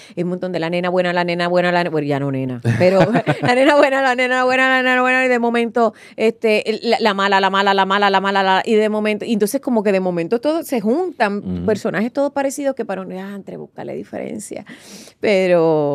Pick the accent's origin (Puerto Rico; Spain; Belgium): Puerto Rico; Bayamón; Los dos somos de Bayamón, vaqueritos. Y yo vivía en Río Hondo.